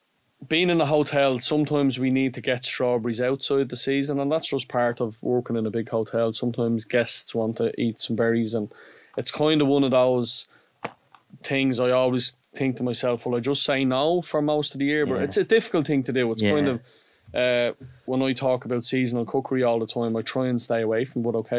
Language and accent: English; Ireland; I think with us being Irish chefs, the first thing you think of is bacon cabbage, which is obviously the daddy of the way you grew up.